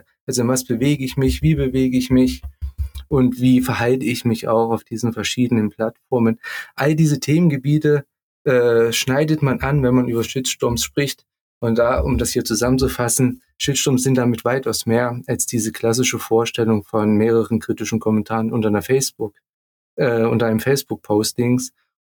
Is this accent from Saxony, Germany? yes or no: yes; Saxony, Germany; Keine Angst, schwebeln kann ich gar nicht. Ich komme ja auch aus der Nähe von Leipzig. Also ich bemühe mich hier, das Hochdeutsche hochzuhalten.